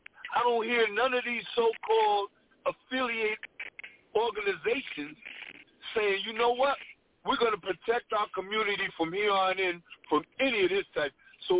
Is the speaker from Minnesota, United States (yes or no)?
no; Paterson, New Jersey, United States; I'm from Paterson, New Jersey.